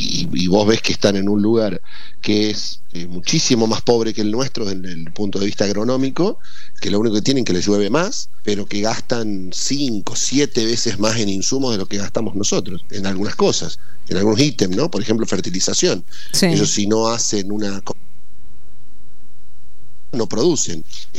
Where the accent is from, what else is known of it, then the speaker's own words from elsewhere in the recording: Argentina; para que veas lo rebuscados que somos los argentinos en materia de política